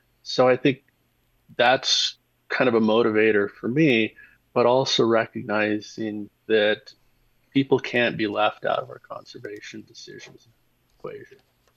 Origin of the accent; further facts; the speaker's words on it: Pacific Northwest, United States; Yeah, for me, I grew up in the Pacific Northwest during the timber boom and then the timber bust.